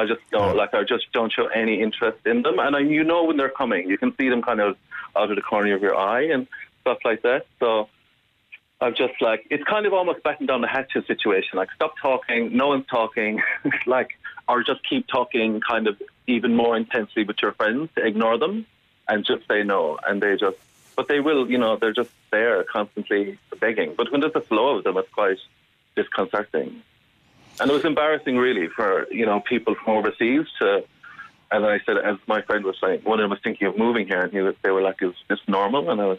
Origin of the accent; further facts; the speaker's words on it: Ireland; now in Dublin, Ireland; this is where I've moved to now, and I am Irish